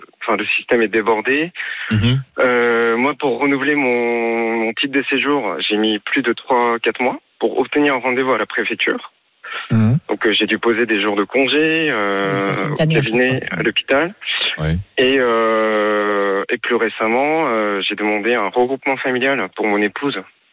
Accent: South Korea; French is a second language; now in France; Je suis de Corée du Sud.

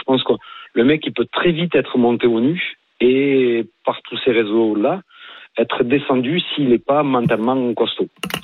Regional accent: Agen, Nouvelle-Aquitaine, France; Bon, on est à peu près de la même région. Je suis d'Agen, t'es de Bordeaux.

